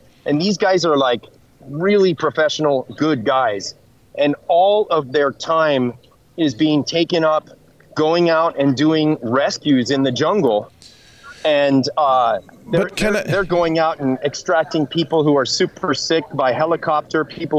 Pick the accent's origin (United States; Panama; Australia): Panama; Panamá; I grew up here in the Canal Zone in Panama. I am an American.